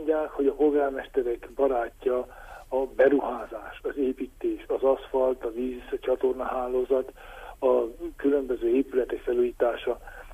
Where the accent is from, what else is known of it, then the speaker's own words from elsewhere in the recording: Csíkszentkirály, Harghita, Romania; Azért mondom Csíkszentkirály, mert születtem és ott lakok.